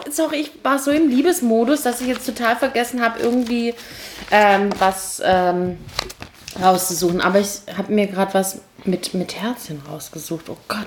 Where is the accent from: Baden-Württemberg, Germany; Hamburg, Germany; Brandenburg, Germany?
Baden-Württemberg, Germany; Gechingen; Weil wir kommen beide aus Gechingen